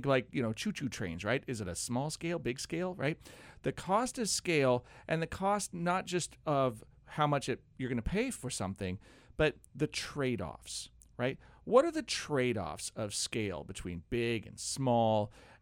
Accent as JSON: {"language": "English", "country": "United States", "said": "This is a painful trade-off for us as an American, right?"}